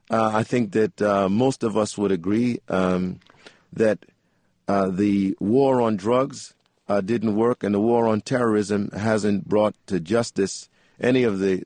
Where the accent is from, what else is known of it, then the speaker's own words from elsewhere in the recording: Brooklyn, New York, United States; I grew up in Brooklyn.